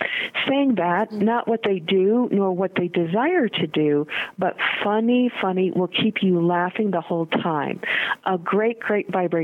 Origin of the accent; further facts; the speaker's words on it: Michigan, United States; now in Colorado, United States; But if anybody asks me where home is, although I grew up in Michigan, Home for me is Colorado.